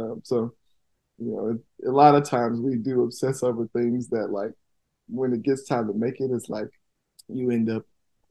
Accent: Tuskegee, Alabama, United States; I mean, I'm from Tuskegee

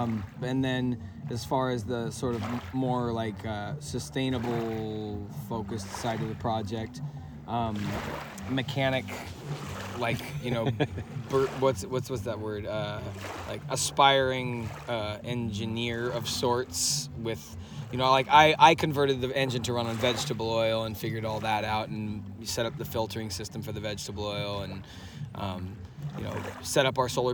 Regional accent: Oregon, United States; I grew up in Oregon, and the West Coast in general

